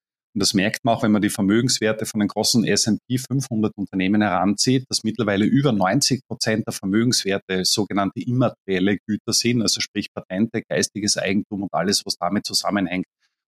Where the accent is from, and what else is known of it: Austria